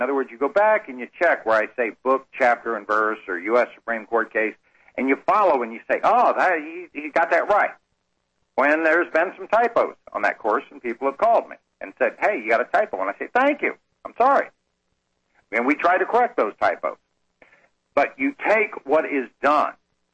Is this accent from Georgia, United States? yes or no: no; Arkansas, United States; My credibility is … And I say I'm from Searcy County, Arkansas.